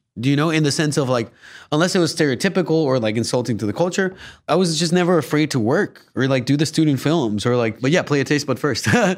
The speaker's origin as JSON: {"language": "English", "country": "Guatemala", "tie": "born or raised there", "moved": "yes", "said": "I grew up in Guatemala, but I've been here for 14 years."}